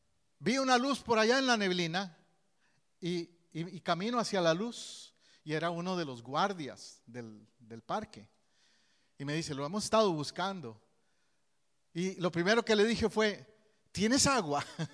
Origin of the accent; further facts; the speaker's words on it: Costa Rica; Yo recuerdo en una ocasión en mi país que nos fuimos un grupo de jóvenes a las montañas.